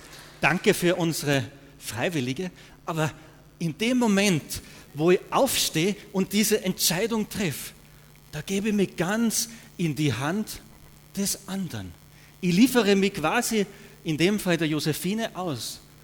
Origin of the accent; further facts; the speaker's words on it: Austria; Wir kommen aus Österreich, wir haben einen Tanzkurs gemacht